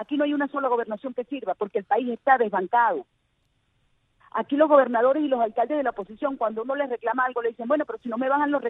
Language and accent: Spanish; Venezuela; yo soy venezolana